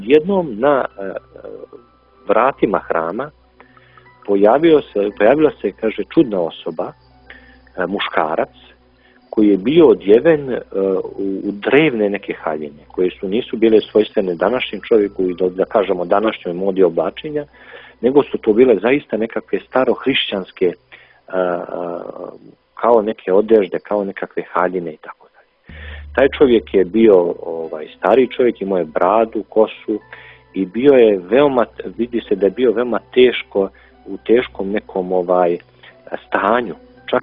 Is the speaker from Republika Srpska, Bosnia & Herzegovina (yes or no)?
yes; Republika Srpska, Bosnia & Herzegovina; kao čovjeku koji dolazim iz Bosne i Hercegovine, iz Republike Srpske, koji je preživio ratne strahote